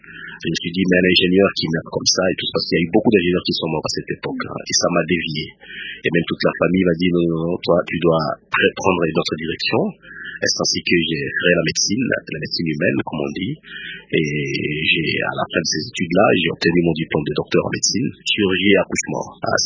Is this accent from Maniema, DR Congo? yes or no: yes; Maniema, DR Congo; Je suis né au Maniema, j'ai grandi au Maniema, j'ai travaillé au Maniema, donc je vis au quotidien au Maniema.